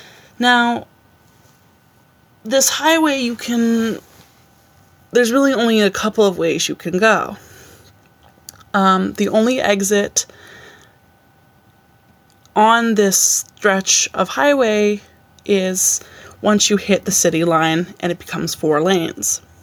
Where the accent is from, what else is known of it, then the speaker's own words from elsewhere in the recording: Albany, New York, United States; I'm from Albany, New York. As a side note, I've noticed that you guys don't get a whole lot of submissions, calls, and the like from this neck of the woods